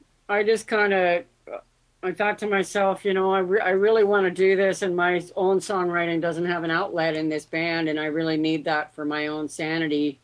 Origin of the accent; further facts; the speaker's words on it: Victoria, British Columbia, Canada; also born or lived in Duncan / Mill Bay / Shawinigan Lake; I'm an island girl, so I know the island like the back of my hand. I was born in Duncan. Well, my mom and dad lived in Mill Bay and then Shawinigan Lake, and then we moved to Victoria.